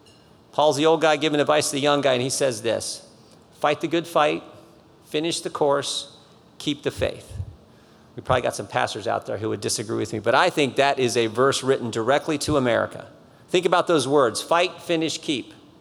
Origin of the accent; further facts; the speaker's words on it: Ohio, United States; I'm from Ohio, but I loved, because I'm old, I grew up in the 70s